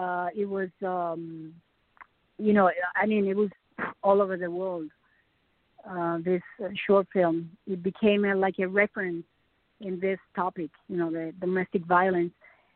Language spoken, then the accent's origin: English; Cozuelos de Fuentidueña, Castile and León, Spain; born there; English is a second language; I am from Spain. I was born in a small city in Segovia, where the aqueduct, the famous aqueduct, is.